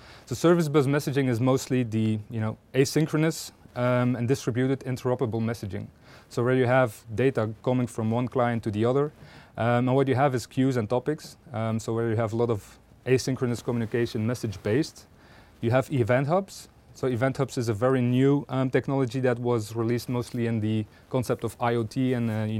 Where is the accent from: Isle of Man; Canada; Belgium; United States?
Belgium; English is a second language; I'm CDO at Codeit. I'm from Belgium.